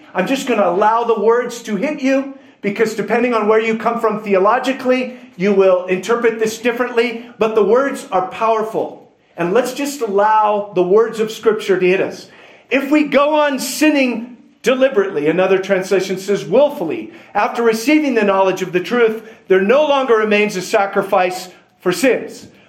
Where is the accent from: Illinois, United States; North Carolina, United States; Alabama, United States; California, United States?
California, United States; Newport Beach; I grew up in Newport Beach, California.